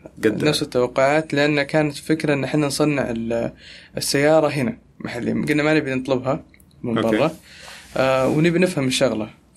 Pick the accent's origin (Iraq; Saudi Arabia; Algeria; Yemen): Saudi Arabia; قبل ما تطلع أنظمة الفود تراك عندنا في السعودية